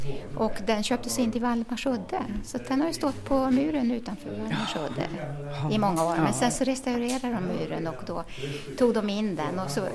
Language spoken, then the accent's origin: Swedish; Värmland, Sweden; now in Tyresö, Sweden; Nej, jag bor här nu, men jag kom från Värmland.